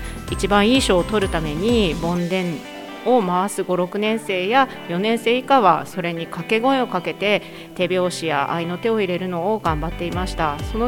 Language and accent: Japanese; Kitakami, Iwate, Japan; 岩手県北上市の出身です。